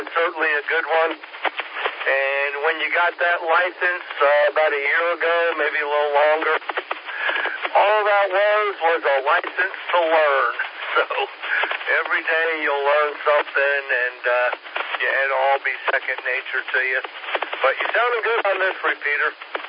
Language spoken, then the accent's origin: English; Atlanta, Georgia, United States; now in South Carolina, United States; We're from the Atlanta area. Still have a home back in Atlanta.